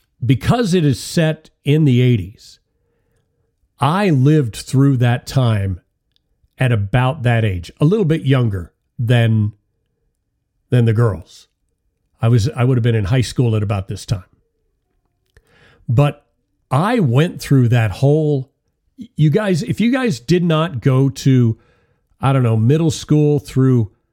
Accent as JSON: {"language": "English", "region": "Bible Belt", "country": "United States", "tie": "born or raised there", "said": "And it was especially a real thing, like I said, where I grew up in the Bible Belt."}